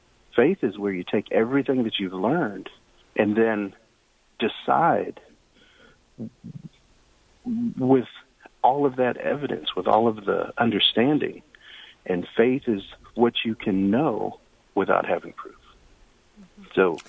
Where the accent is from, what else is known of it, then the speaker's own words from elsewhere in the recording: Texas, United States; my whole life, I grew up in Texas, very conservative